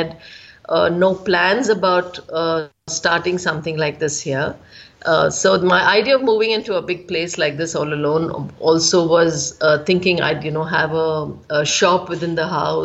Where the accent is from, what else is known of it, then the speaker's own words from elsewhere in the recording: Bangalore, Karnataka, India; I'm from Bangalore